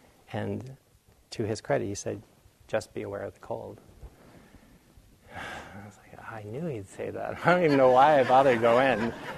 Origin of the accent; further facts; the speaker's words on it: New England, United States; I grew up in New England where it gets very cold